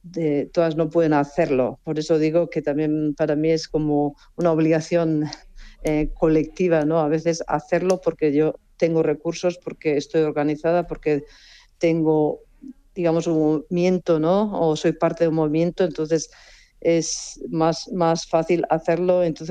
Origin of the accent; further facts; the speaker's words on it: Asteasu, Basque Country, Spain; lo vamos a presentar a las 7 en mi pueblo, que es Asteasu, un pueblo pequeño